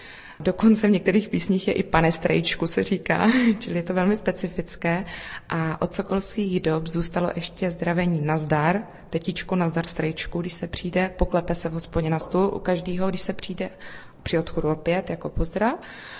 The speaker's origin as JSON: {"language": "Czech", "town": "Liberec", "region": "Liberec Region", "country": "Czechia", "accent": "North Bohemian", "said": "Já jsem se přistěhovala do toho kraje z Liberce, čili žádné nářečí jsem neměla, jenom takové to severočeské, kde se používá v přidaných jménech to nespisovné tvrdé ú."}